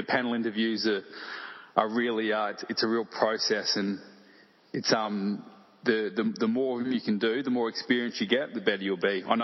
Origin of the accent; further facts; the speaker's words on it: Queensland, Australia; I obviously growing up on the Sunshine Coast and always had a bit of a passion for the environment in general.